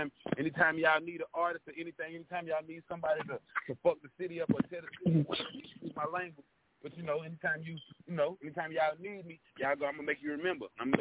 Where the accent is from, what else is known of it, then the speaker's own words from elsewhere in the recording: Nashville, Tennessee, United States; I'm from Nashville, Tennessee. I grew up in a little place called Edge Hill. You know what I'm saying? The Projects, 14th Avenue South.